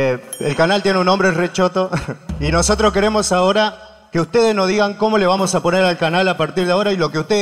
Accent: Salta, Argentina; yo quiero hacer público que nosotros somos de Salta.

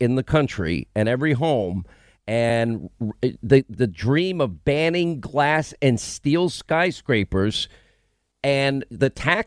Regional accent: New York, United States; I grew up in New York. Here's what Long Island, New York is like.

